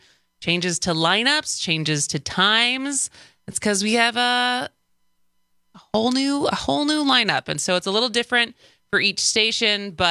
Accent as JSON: {"language": "English", "town": "Madison", "region": "Wisconsin", "country": "United States", "tie": "born or raised there"}